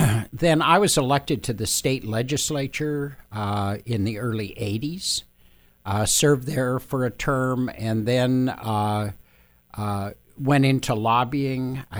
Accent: Opportunity, Washington, United States; moved away as an adult; now in Salem, United States; It goes to 1966. I grew up in Opportunity, Washington, just outside of Spokane. It's Spokane Valley.

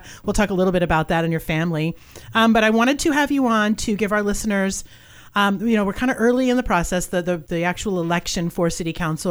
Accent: New England, United States; But see, I'm from New England, so.

